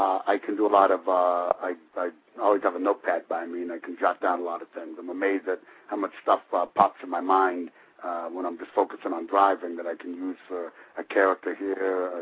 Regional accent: Youngstown, Ohio, United States; And Constance is from my hometown, Youngstown, Ohio

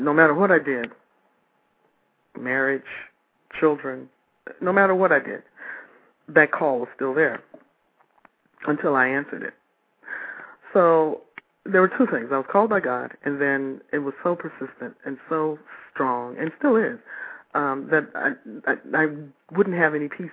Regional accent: Detroit, Michigan, United States; When I was a kid growing up in Detroit, I loved it. I loved it. Belle Isle, Boblo, I don't even know if they exist anymore.

